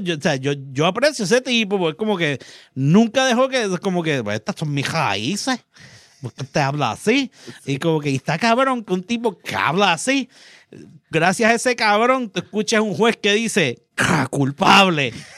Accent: Moca, Puerto Rico; Yo soy de Moca, cabrón, ya...

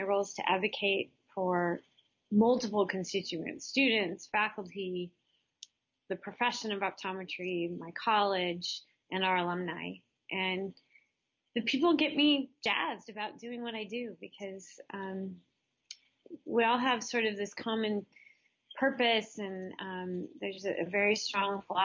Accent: Alaska, United States; also born or lived in Minnesota; I grew up, actually I was born in Minnesota, and when I was in middle school, we moved to Alaska.

